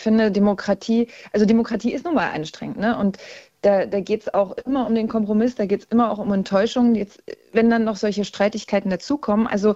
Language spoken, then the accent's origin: German; Brandenburg, Germany; denn ich bin Brandenburgerin